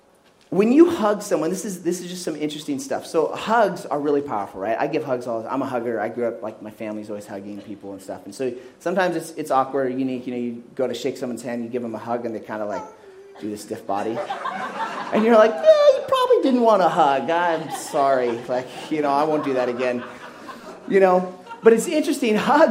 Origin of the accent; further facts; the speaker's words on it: Kenya; I grew up in Kenya. And it was kind of like a mix of different cultures.